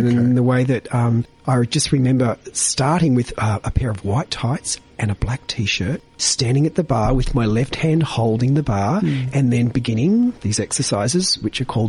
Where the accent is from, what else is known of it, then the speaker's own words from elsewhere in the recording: Papua New Guinea; I was raised in Papua New Guinea.